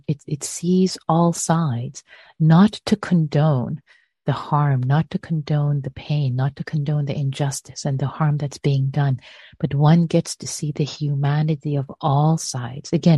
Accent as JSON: {"language": "English", "country": "Iran", "said": "as many of you know, I am Iranian. I was born in Iran, and there are very challenging times right now in my country of birth."}